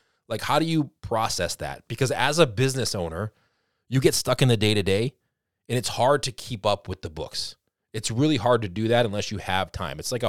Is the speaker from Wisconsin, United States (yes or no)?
no; Boston, Massachusetts, United States; I know I talk a little fast. I'm from Boston, so you know, you got to talk a little fast on this podcast here.